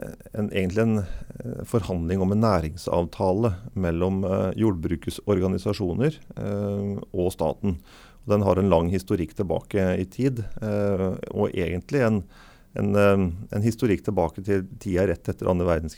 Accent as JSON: {"language": "Norwegian", "town": "Halden", "region": "Østfold", "country": "Norway", "said": "Så selv om jeg synes det sent hjemme I Halden"}